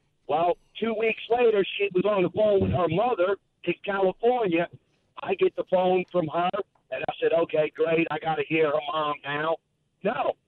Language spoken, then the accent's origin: English; Cuba; moved away; But who better to tell him, well, if you don't like it here, go on back. I came from Cuba.